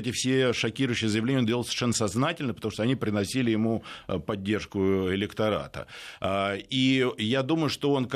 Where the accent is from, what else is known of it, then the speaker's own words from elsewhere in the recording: Russia; born there; Родился я в России.